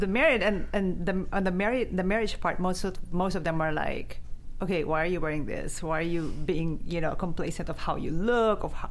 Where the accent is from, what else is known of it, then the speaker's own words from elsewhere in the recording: Philippines; English is a second language; moved away; Well, I was from Asia. I was from the Philippines.